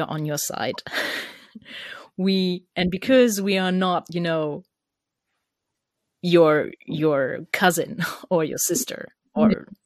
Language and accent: English; Germany; accent: German; English is a second language; Sorry, truths or not. My German accent.